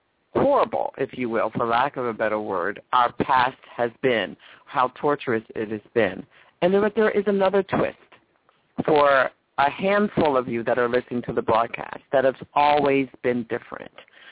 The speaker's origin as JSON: {"language": "English", "region": "New Jersey", "country": "United States", "tie": "born or raised there", "lives_now": "California, United States", "said": "I am also from New Jersey. You know, I'm from back east. currently living in California, but I was born and raised in New Jersey."}